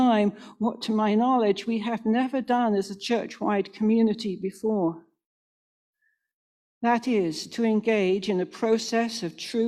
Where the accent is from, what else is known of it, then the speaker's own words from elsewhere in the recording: Buffalo, New York, United States; I grew up in St. Philip's, Buffalo.